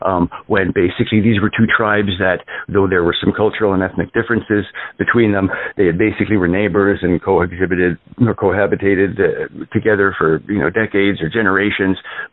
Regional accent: Canada; now in United States; I'm a Canadian originally.

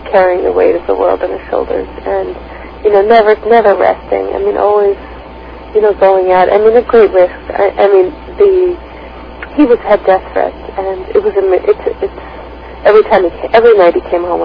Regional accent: United States; then I certainly can as an American who I had the option to leave at different points.

